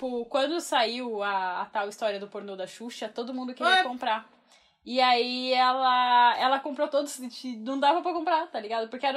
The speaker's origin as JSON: {"language": "Portuguese", "country": "Brazil", "said": "eu sou de Tapsirica, da Serra, e é muito frio."}